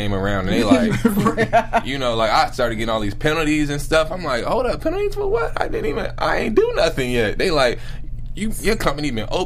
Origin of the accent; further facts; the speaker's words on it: Philadelphia, Pennsylvania, United States; So I'm from Philadelphia, born and raised in Philadelphia, and basically Happy Ice is something called Water Ice where I'm from.